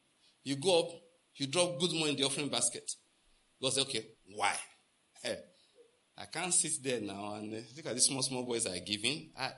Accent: Enugu, Enugu State, Nigeria; now in United States; So maybe I'm a bushman. I came from Enugu.

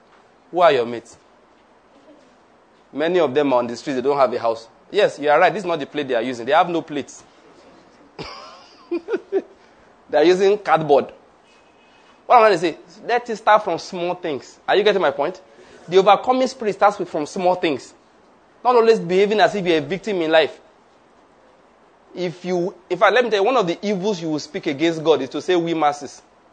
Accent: Nigeria; But I'm a Nigerian, I understand Nigeria.

